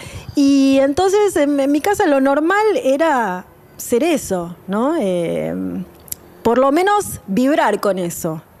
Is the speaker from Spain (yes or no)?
no; Buenos Aires, Argentina; en el Sanatorio Cruz Palermo, y viví toda mi vida en Palermo, toda mi vida hasta que me fui, ¿no? Pero sí, nací, soy una chica de acá, de Capital.